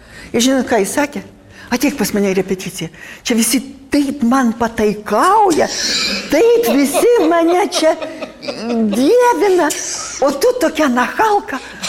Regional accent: Panevėžys, Panevėžys County, Lithuania; kai aš pasakiau, kad aš iš Panevėžio

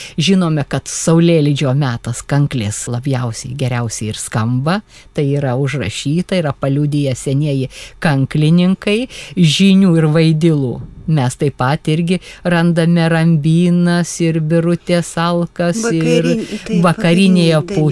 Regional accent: Užpaliai, Utena County, Lithuania; kad ir mano tėviškės Užpalių, trys piliakalniai supa Užpalius.

